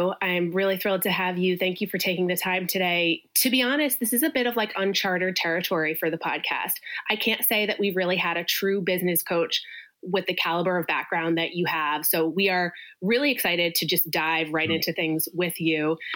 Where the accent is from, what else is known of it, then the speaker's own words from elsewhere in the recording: United States; now in London, United Kingdom; I'm an American living in London currently.